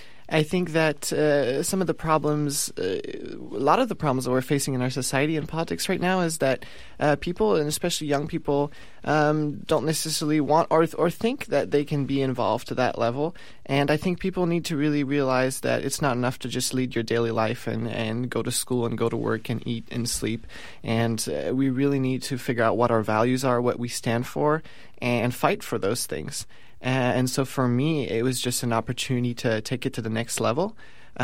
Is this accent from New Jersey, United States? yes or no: no; Oregon, United States; my home state of Oregon. And I met other young people, and I met another young man who's also from where I come from, in Douglas County